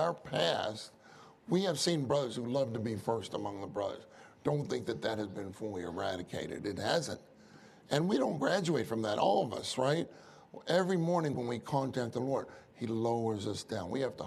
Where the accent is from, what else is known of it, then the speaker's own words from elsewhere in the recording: Pittsburgh, Pennsylvania, United States; You know, I grew up in Pittsburgh where David went to school, you know.